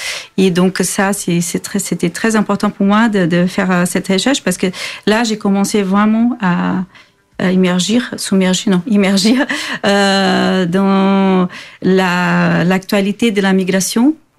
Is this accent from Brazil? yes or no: yes; South Region, Brazil; je suis brésilienne, je suis née au sud du Brésil.